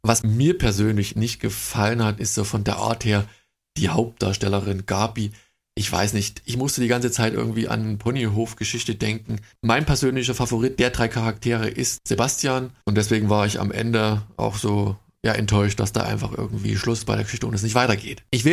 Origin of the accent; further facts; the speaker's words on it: Saxony, Germany; das muss ich als Sachse sagen